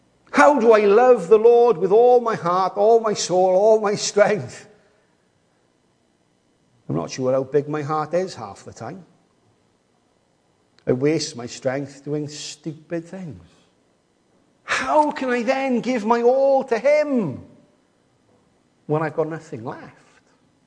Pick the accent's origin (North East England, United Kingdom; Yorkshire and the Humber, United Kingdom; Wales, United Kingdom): Wales, United Kingdom; Think of anything worse as a Welsh person than having to live somewhere else.